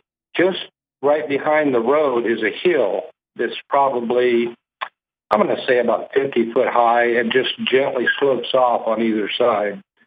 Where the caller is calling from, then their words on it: Oklahoma, United States; Okay, yeah … I'm in Oklahoma.